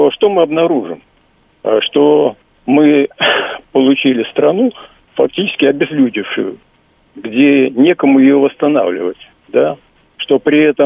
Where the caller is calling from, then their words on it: Moscow, Russia; я из Москвы.